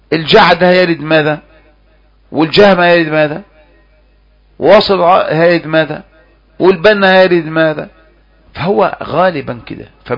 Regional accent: Egypt; عندنا في مصر

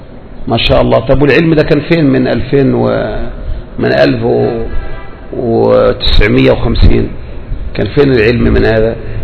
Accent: Egypt; now in Saudi Arabia; نحن في المملكة لدى النساء ذهب وهنا يقولون بعدم وجوب زكاة عليه، فنحن كمصريين أم ماذا نفعل؟

